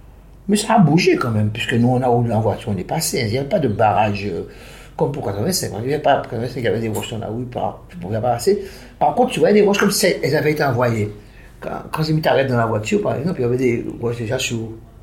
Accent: Guadeloupe; Je suis Guadeloupéen. J'aime mon pays.

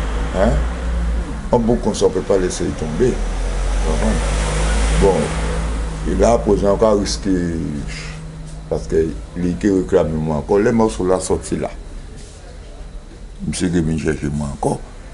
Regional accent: Guadeloupe; Je suis un Guadeloupéen.

